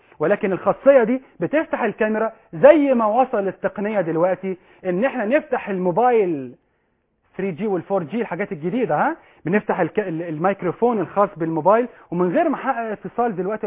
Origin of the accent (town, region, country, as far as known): Egypt